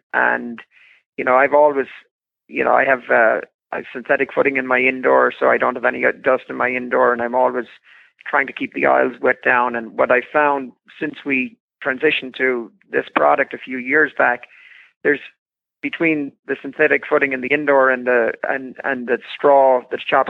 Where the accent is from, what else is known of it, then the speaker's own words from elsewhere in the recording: Ireland; now in United States; I'm from Ireland. I grew up using straw.